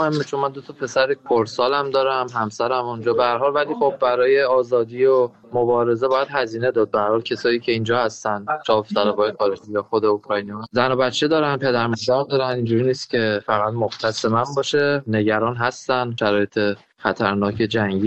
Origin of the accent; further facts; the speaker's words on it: Iran; شاید مردم عادی بعضیشون با لباس نظامی نباشی بگی از ایران اومدم